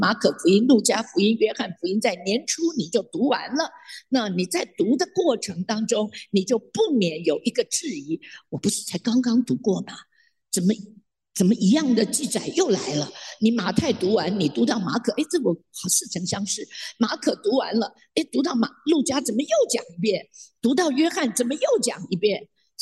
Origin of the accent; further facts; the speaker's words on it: China; 当然英雄不怕出身低，这是我们中国人常说的话